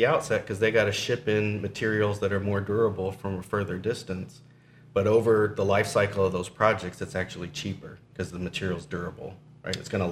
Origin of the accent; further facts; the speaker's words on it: Florida, United States; I grew up in Florida. There's a lot of weird stuff that happens in Florida.